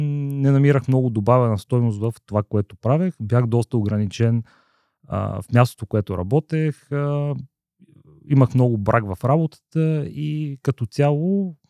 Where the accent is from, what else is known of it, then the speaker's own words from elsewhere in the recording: Kostinbrod, Sofia Province, Bulgaria; now in Sofia, Bulgaria; от Костинброд съм, живея в София, по образование съм инженер, по призвание съм търговец.